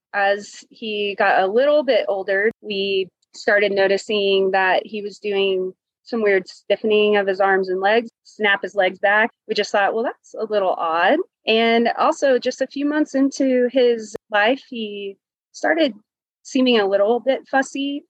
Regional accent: Fort Worth, Texas, United States; We are from Fort Worth, Texas.

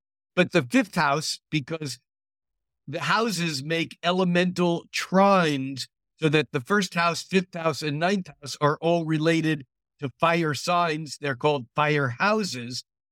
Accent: New York, United States; moved away; I grew up in New York, and I moved across country basically to get away from my mom.

